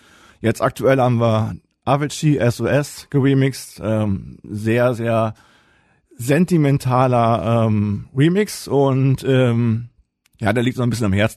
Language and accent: German; Riesenbeck, North Rhine-Westphalia, Germany; Ich bin gebürtiger Riesenbecker. Ich bin der letzte geborene Riesenbecker im Krankenhaus gewesen.